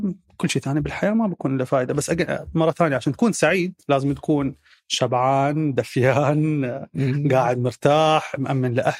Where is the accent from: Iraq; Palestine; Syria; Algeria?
Palestine; also born or lived in United Arab Emirates; now in United States; أنا صدمتي الثقافية ممكن كانت أكثر لما انتقلت من فلسطين للإمارات من لما انتقلت من الإمارات لأمريكا. لأنه يعني أنا لما كنا عايشين في فلسطين انتفاضة وحرب